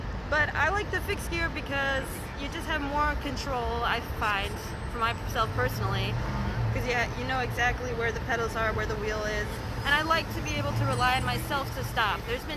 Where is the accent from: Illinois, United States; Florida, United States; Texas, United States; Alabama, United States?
Illinois, United States; Chicago; now in New York, United States; I'm from Chicago.